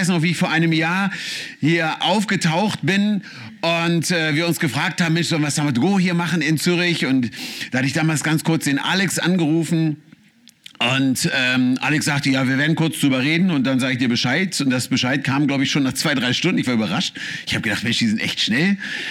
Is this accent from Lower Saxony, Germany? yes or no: yes; Hanover, Lower Saxony, Germany; ich kann nur Schriftdeutsch sprechen. Ich komme aus Hannover und wir sind ein wenig stolz drauf, dass wir das Deutsch sprechen, das man überall versteht.